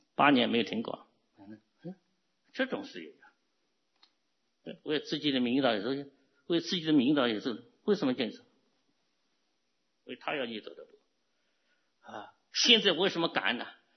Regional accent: Hong Kong; now in United States; 不是，我是香港来的 dealer， 我卖给美国的 dealer

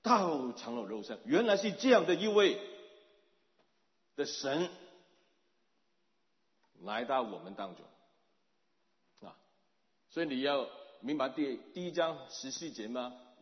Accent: China; 当我们中国人讲道的时候有不同的意义的

